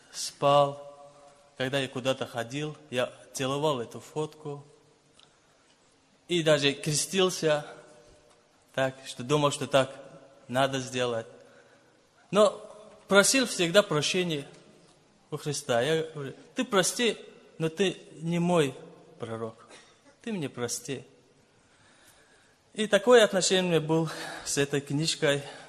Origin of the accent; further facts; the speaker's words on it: Azerbaijan; Я из Азербайджана, живу в Кусарском районе Лезгин по национальности и живу на границе с Дагестаном. Это поселок Самур называется.